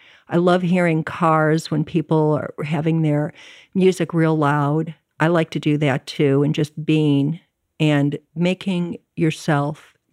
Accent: Chicago, Illinois, United States; also born or lived in Evanston; I went to school in San Francisco. I grew up in Chicago and in Evanston.

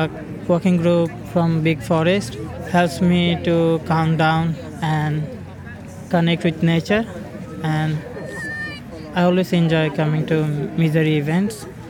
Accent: Bangladesh; English is a second language; I'm from Bangladesh

